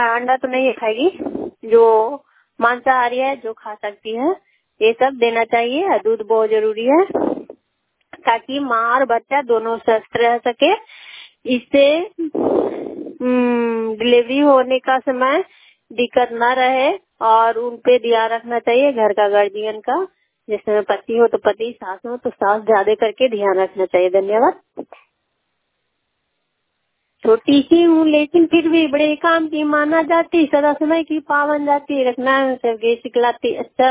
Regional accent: Bihar, India; थाना नौ जिला के जिला नालंदा के रहने वाले हूँ।

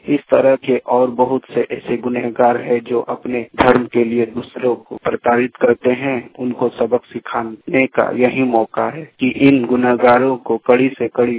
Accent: Bokaro, Jharkhand, India; दिगार तुकाड़ी बोकारो का रहने वाला हूँ।

